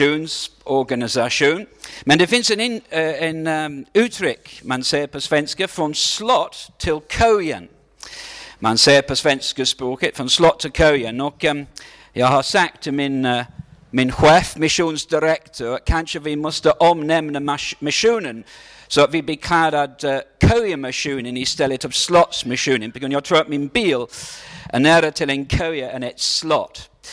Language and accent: Swedish; Wales, United Kingdom; Swedish is a second language; now in Sweden; Jag kommer från Wales i Storbritannien.